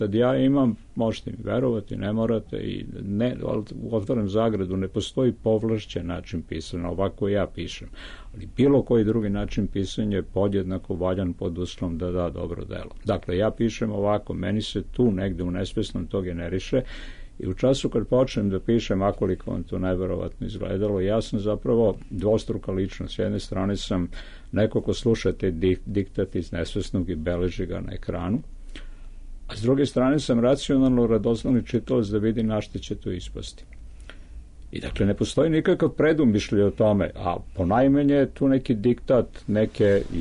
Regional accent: Serbia; moj maternji jezik srpski. Ja sam samo netipičan srpski pisac, ali ja sam duboko, duboko srpski pisac

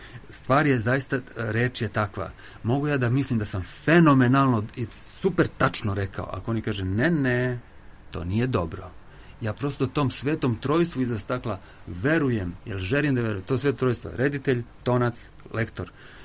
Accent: Belgrade, Serbia; born there; ja sam rođen u Beogradu.

